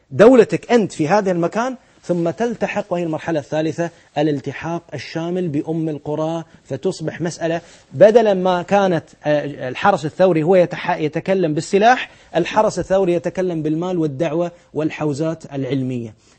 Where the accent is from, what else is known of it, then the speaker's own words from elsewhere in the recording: Bahrain; عندنا في البحرين، نعرف بعضهم زملاء